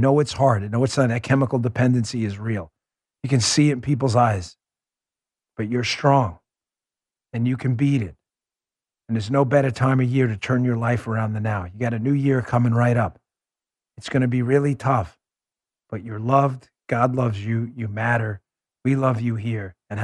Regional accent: New York City, New York, United States; I grew up in New York City. You know, I'm not shy about it.

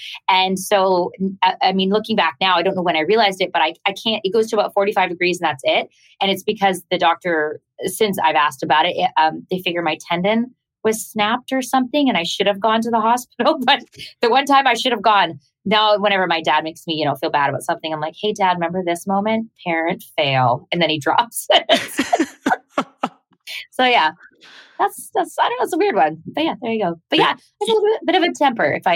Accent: Canada; I'm Canadian.

